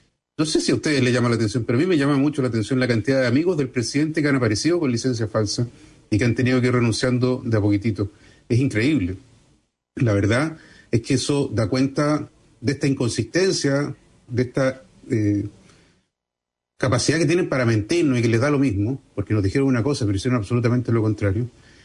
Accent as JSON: {"language": "Spanish", "country": "Chile", "said": "somos todos los chilenos."}